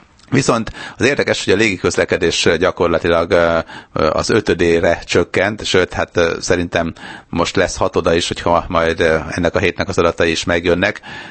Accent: Sopron, Győr-Moson-Sopron, Hungary; Korábban mi Sopronba laktunk, én soproni vagyok, ott is születtem

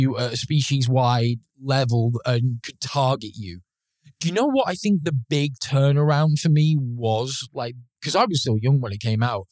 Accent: Manchester, North West England, United Kingdom; I grew up in Manchester, obviously up north, and so streets of terraced housing.

